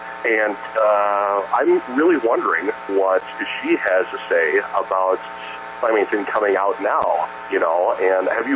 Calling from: Wisconsin, United States; from Wisconsin.

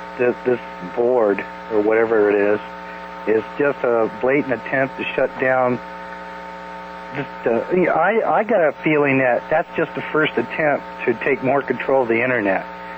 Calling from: New York, United States; Hi, Kevin. … from New York.

